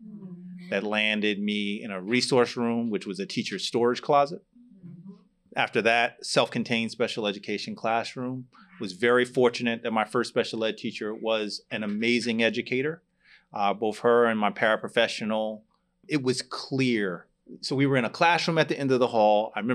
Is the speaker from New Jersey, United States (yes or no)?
yes; Franklin Township, New Jersey, United States; I am here from New Jersey, and actually you guys are in my hometown right now. I grew up in Franklin Township.